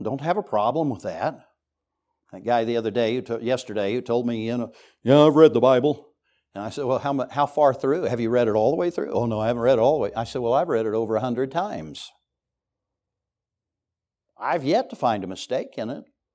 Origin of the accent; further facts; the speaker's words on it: United States; So it's really easy for me as an American to look at them and say, you're not in my culture.